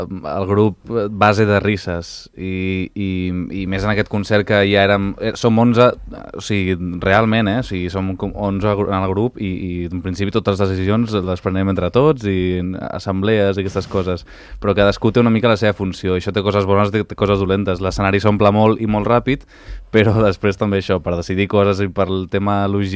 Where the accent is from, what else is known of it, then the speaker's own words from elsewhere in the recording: Sant Cugat, Catalonia, Spain; la majoria del grup som de Sant Cugat, jo sóc de Sant Cugat